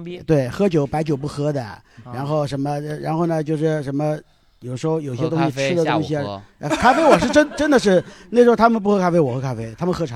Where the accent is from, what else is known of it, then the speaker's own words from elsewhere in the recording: Shanghai, China; also born or lived in Beijing; 我是上海人，但是我是。 我漂泊比较久了，我在北京待了将近十年。